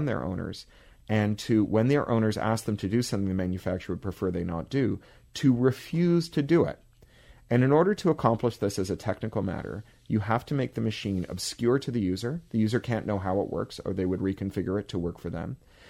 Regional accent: Northeast, United States; I grew up in the Northeast. I know exactly what I'm talking about.

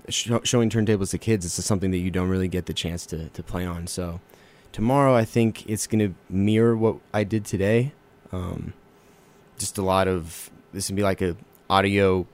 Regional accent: Fort Collins, Colorado, United States; I'm from Fort Collins and drove down here the other day, and we're gonna be here till about Saturday.

